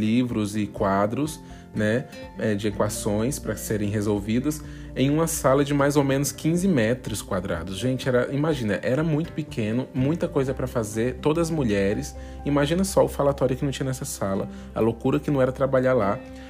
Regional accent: Goiás, Brazil; also born or lived in Federal District; é essa cidade onde eu nasci. E aí, quando eu fiz 10 anos, a minha mãe comprou a casa própria dela, que ficava no entorno de Brasília, numa cidade que fica muito próximo de Brasília, porém não é mais Brasíli

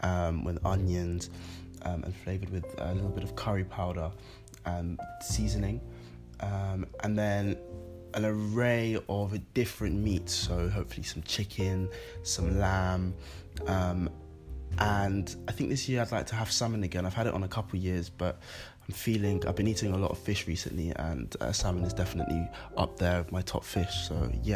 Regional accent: London, United Kingdom; I'm 20 years old and I'm from London.

